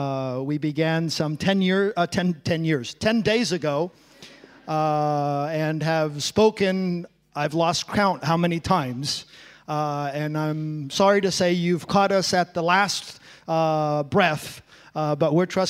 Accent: Taiwan; I grew up in Taiwan, and so I was always a head taller than everybody else in the class.

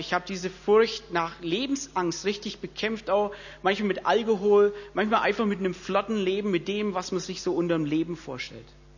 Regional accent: Bavaria, Germany; Ich komme aus dem Frankenwald

